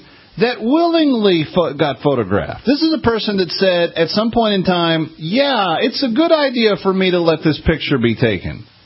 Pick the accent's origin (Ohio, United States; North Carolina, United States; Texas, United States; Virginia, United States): Texas, United States; Fort Worth; Let's go to Randy watching us tonight on Channel 47 in Fort Worth, Texas. My hometown.